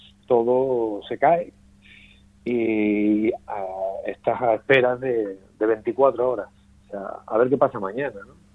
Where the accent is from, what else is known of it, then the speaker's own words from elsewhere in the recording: Elche, Valencian Community, Spain; aunque mi lengua materna no lo es, pues yo nací realmente aquí en Elche, los orígenes son de Granada, pero yo estoy en mi calle viviendo desde crío escuchando hablar valenciano